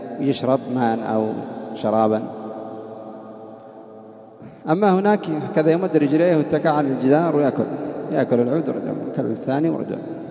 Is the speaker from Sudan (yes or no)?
no; Yemen; عندنا في اليمن يتفننون